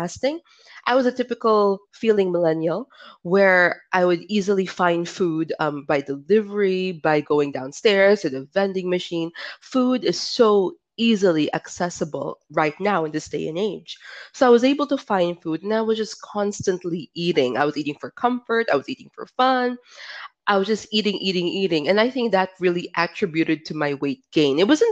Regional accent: Philippines; I'm for a Filipino.

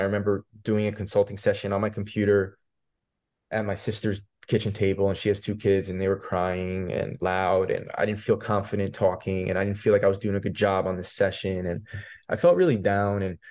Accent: New York, United States; I grew up in New York, so it's happening there.

